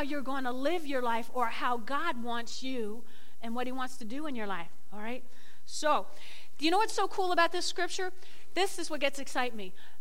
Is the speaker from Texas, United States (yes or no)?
no; Teaneck, New Jersey, United States; memories of growing up in Teaneck on Van Buren Avenue, where two-thirds of the population were Catholics